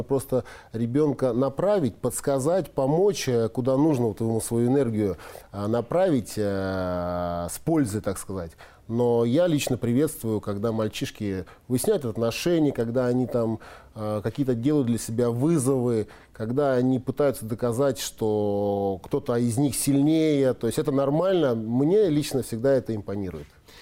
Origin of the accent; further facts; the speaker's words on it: Prokopyevsk, Kemerovo Oblast, Russia; на юг Западной Сибири, в Кузбасс, город Прокопьевск, откуда я родом